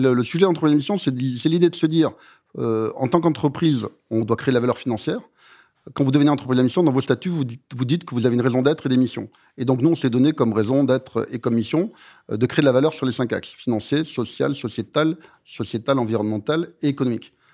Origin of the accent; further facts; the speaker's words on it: Saint-Pé-de-Bigorre, Occitanie, France; je viens d'un petit village des Pyrénées.